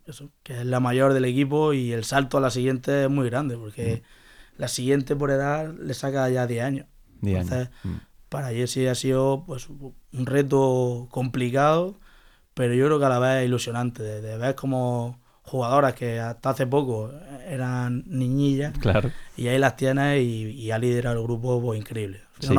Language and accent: Spanish; Zurgena, Andalusia, Spain; Nosotros somos de Zurgena, entonces pues siempre Zurgena. Estamos ahí, vamos al pueblo, al cortijo y estamos con la familia